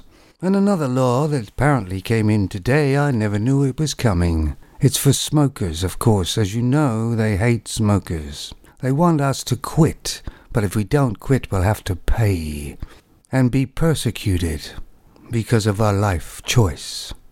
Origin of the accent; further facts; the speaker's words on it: Canada; And although I'm not American, I'm Canadian.